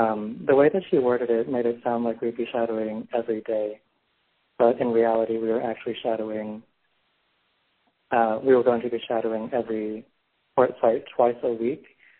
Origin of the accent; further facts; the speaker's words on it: Belleville, Illinois, United States; I'm from Belleville, Illinois, close to St. Louis, Missouri, and I am 22 years old.